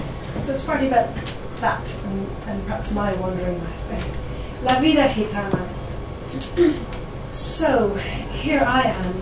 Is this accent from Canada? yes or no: no; Dublin, Leinster, Ireland; I spend a lot of my time on the formative prayer, even though it's all I'm from Dublin.